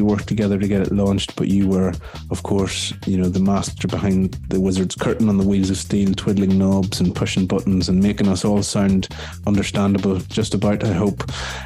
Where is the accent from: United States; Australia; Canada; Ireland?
Ireland; I won't say the acronym, as an Irishman, I don't agree with it.